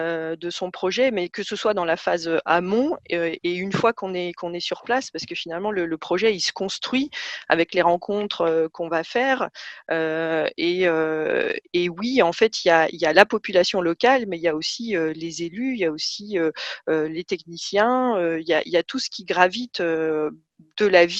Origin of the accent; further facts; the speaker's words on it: Paris, Île-de-France, France; Moi je suis née à Paris, j'ai grandi à Paris, mais mes grands-parents étaient sartois, on y allait un week-end par mois, voilà, à la campagne, on la connaissait.